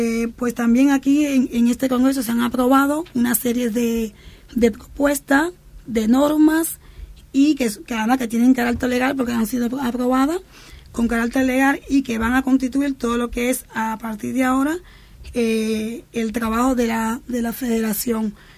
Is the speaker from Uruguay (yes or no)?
no; Cuba; para mí, que soy mujer cubana